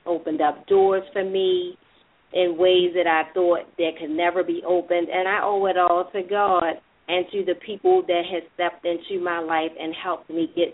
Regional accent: Baltimore, Maryland, United States; And it's in my hometown of Baltimore, Maryland.

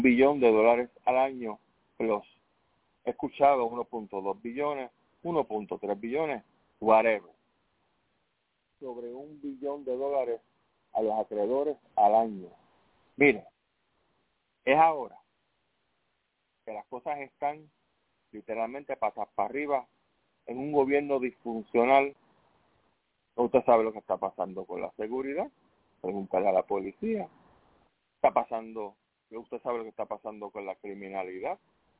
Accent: Puerto Rico; está en mi tierra, está en Puerto Rico, y aquí se habla español.

